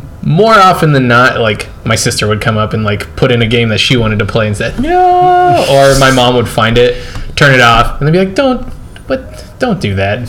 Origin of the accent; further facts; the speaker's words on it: Gilroy, California, United States; I grew up in Gilroy.